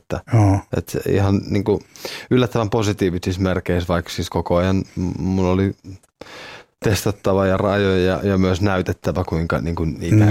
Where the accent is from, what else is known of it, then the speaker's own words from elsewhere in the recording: Kotka, Kymenlaakso, Finland; also born or lived in Pyhtää; now in Porvoo, Finland; Siis me asutaan nyt Porvoossa, mä oon Kotkasta kotoisin.